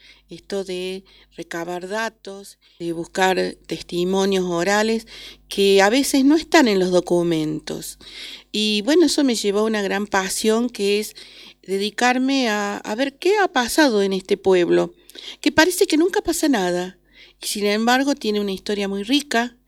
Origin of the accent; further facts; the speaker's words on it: Cosquín, Córdoba, Argentina; Bueno, yo soy de Cosquín